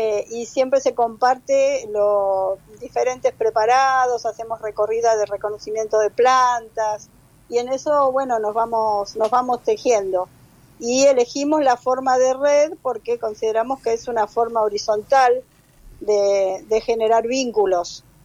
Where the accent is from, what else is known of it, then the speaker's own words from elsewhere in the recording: Marcos Paz, Buenos Aires Province, Argentina; y soy de Marcos Paz, no de Merlo